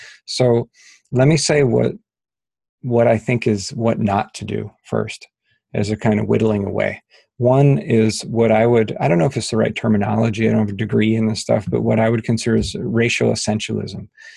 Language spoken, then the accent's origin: English; United States; let me speak from my position as an American white guy.